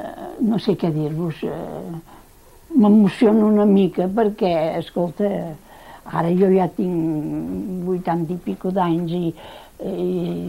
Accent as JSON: {"language": "Catalan", "town": "Girona", "region": "Catalonia", "country": "Spain", "tie": "born or raised there", "said": "Heu de tenir en compte que jo sóc filla de Girona. Vaig néixer a Girona."}